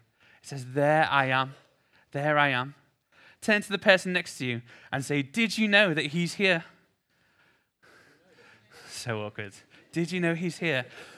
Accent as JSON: {"language": "English", "town": "Liverpool", "region": "North West England", "country": "United Kingdom", "said": "So, I've been here a year, and I'm from Liverpool originally."}